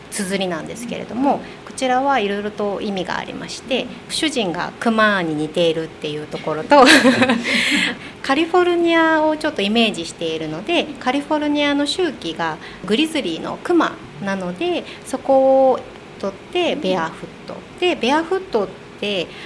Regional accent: Saitama, Japan; 私は埼玉です、はい、と静岡です。

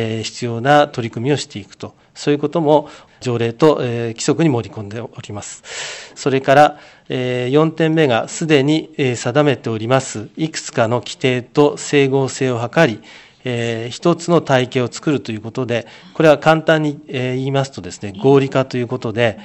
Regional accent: Fujisawa, Kanagawa, Japan; 自分は生まれも育ちも藤沢ですので、

